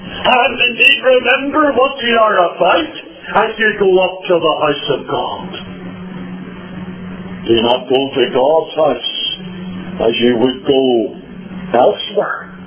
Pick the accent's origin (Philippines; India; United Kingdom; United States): United Kingdom; Northern Ireland; even growing up in Northern Ireland, I'm not talking about my boyhood days, even before I came a teenager